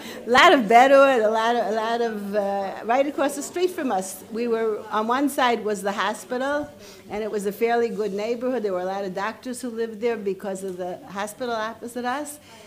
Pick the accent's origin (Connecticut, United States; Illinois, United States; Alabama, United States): Illinois, United States; Chicago; moved away as an adult; now in Israel; I grew up in Chicago, basically religious Zionist, B'nai Akiva, a year on kibbutz, Hachshirav, B'nai Akiva.